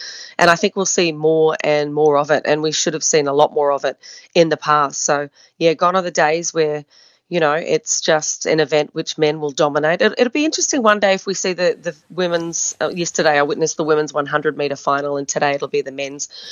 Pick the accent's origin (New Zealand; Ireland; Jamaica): New Zealand; it just feels great to be represented as a Kiwi at these Olympics at this stage